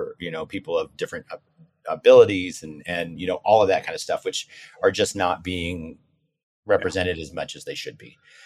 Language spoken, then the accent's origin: English; Chugwater, Wyoming, United States; So, you know, like I said earlier, I grew up in Chugwater, Wyoming.